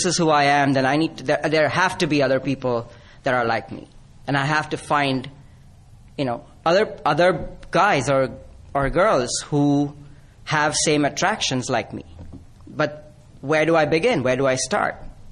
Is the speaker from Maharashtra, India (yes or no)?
yes; Mumbai, Maharashtra, India; I grew up in Mumbai, and I lived there through my mid-20s.